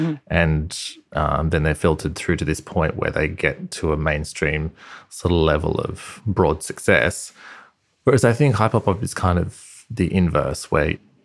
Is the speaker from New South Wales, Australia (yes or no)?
yes; Sydney, New South Wales, Australia; I'm a producer from Sydney